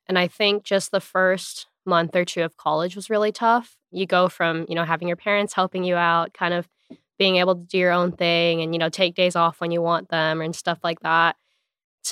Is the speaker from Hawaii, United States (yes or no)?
yes; Hawaii, United States; moved away as an adult